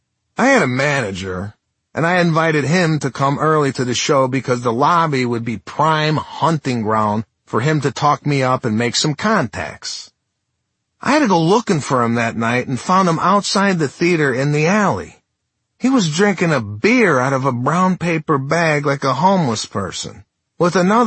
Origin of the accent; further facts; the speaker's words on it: Chicago, Illinois, United States; I'm from Chicago. It started to feel like being from Chicago was the key that unlocked every huge opportunity I ever had.